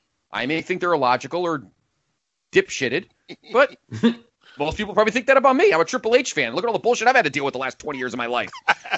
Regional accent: Hog Mountain, Georgia, United States; I'm from Hog Mountain, whatever.

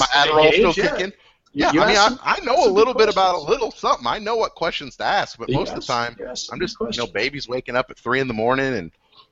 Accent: Missouri, United States; the reason we're getting along so good is we're from Missouri, and people from Missouri have an instant connection to our hatred for Kansas.

